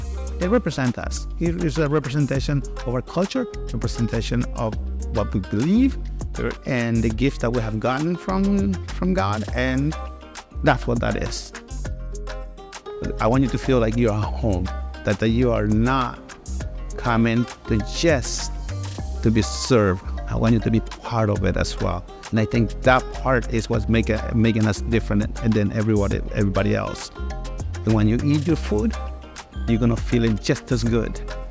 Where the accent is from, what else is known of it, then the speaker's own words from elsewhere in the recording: El Salvador; Good morning … I'm from El Salvador, and I own JC Tacos and More.